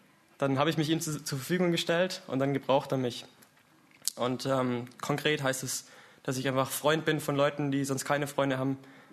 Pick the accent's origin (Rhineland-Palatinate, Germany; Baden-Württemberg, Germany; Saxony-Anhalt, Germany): Baden-Württemberg, Germany; Herrenberg; Also ich komme aus Herrenberg. Das ist die S1 einfach voll durch. Ich bin auf dem Gymnasium, bin 13. Klasse, mache also bald Abi.